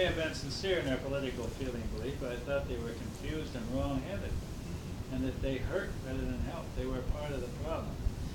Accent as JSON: {"language": "English", "town": "Erie", "region": "Pennsylvania", "country": "United States", "said": "I came from Western Pennsylvania and came from the West."}